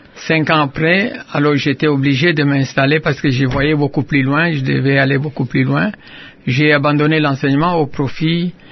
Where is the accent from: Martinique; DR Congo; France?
DR Congo; Kamina, Haut-Lomami; born there; Oui, je suis né à Kamina le 15 février 1940. Je suis d'une famille des artistes.